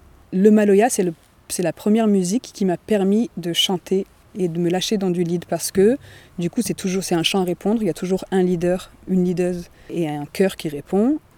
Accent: Nice, Provence-Alpes-Côte d'Azur, France; J'ai grandi à Nice et assez jeune, à 7 ans, j'ai pris des cours de chant.

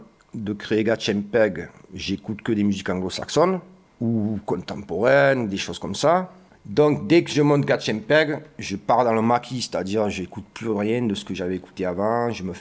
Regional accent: Port-de-Bouc, Provence-Alpes-Côte d'Azur, France; also born or lived in Évreux; Peu importe si moi je suis né à Évreux, moi j'ai grandi à Port-de-Bouc.

